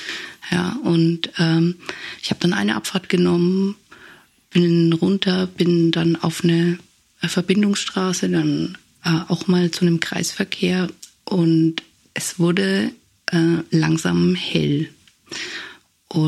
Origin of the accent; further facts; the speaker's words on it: Nuremberg, Bavaria, Germany; erstmal Richtung Innenstadt bei uns in Nürnberg und muss dann praktisch umwenden